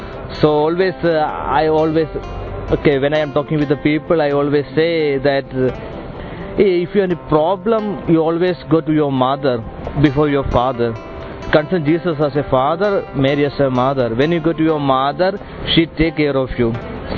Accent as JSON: {"language": "English", "country": "India", "second_language": "English", "said": "I am from India."}